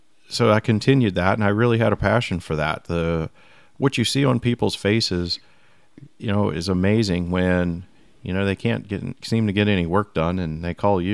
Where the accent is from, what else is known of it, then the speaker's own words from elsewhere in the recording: New Orleans, Louisiana, United States; I'm from New Orleans